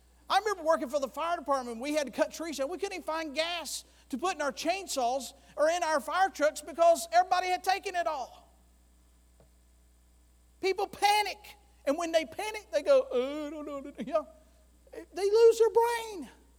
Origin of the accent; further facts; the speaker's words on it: Florida, United States; I'm from Florida, and it's so funny when they announce